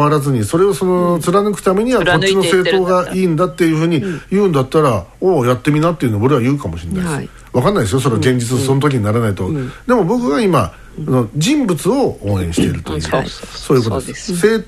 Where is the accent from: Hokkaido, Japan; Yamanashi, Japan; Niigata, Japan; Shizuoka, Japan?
Yamanashi, Japan; Uenohara; born there; その間に私山梨で生を受けたわけです、